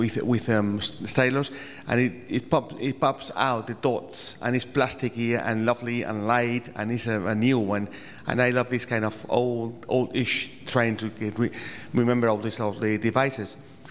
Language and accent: English; Spain; I'm from Spain.